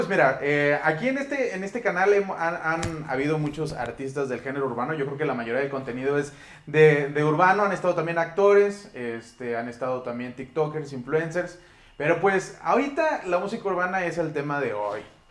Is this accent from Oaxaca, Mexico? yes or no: no; Saltillo, Coahuila, Mexico; Yo que vengo de Saltillo, por allá todavía está muy, muy, muy pegado eso de la onda under.